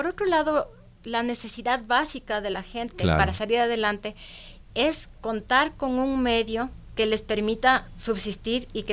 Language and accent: Spanish; Quito, Pichincha, Ecuador; Yo soy quiteña